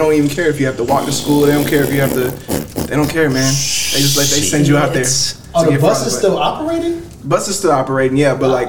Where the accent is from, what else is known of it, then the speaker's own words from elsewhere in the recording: Racine, Wisconsin, United States; also born or lived in Fort Myers, Florida; now in Florida, United States; I was born in Florida and Fort Myers, and then I moved to Wisconsin, Milwaukee, Racine area.